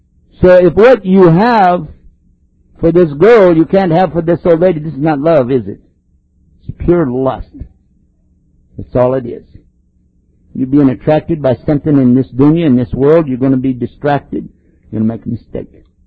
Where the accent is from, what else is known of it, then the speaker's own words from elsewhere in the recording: Texas, United States; For us, I'm from Texas.